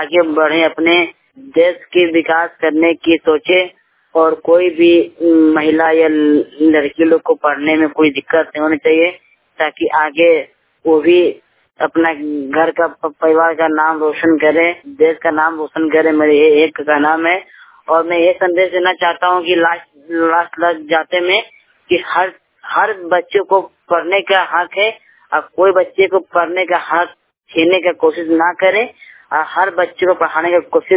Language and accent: Hindi; Dhanbad, Jharkhand, India; हम रहने वाले धनबाद से हैं।